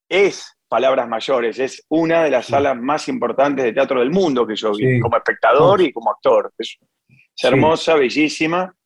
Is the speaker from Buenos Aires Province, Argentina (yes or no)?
yes; José Mármol, Buenos Aires Province, Argentina; yo soy de la zona sur, yo me crié en José Mármol, en el límite entre José Mármol y Adoroé